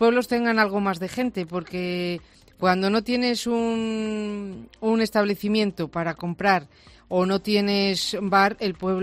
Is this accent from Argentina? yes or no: no; Manganeses de la Lampreana, Castile and León, Spain; Yo, mi pueblo, Manganeses de la Lampriana, lo digo, a 30 kilómetros de aquí